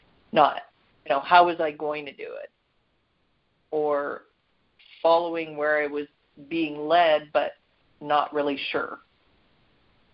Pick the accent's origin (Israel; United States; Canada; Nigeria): Canada; Canada, my home country